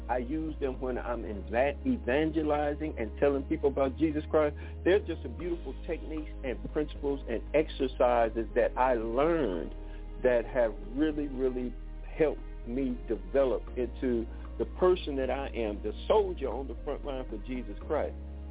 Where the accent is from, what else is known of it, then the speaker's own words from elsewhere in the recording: Detroit, Michigan, United States; I'm your homeboy. I'm from Detroit.